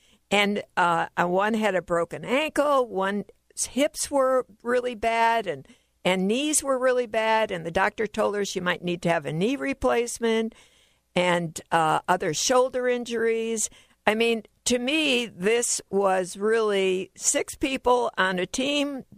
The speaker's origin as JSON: {"language": "English", "town": "Chicago", "region": "Illinois", "country": "United States", "said": "I'm originally from Chicago."}